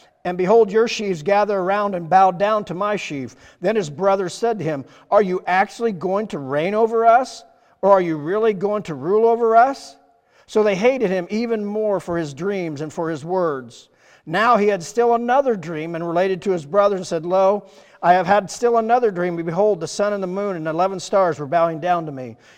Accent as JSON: {"language": "English", "region": "Iowa", "country": "United States", "also_born_or_lived": "Denver, Colorado", "moved": "as an adult", "said": "I moved away from Iowa in the 20s and went to Denver."}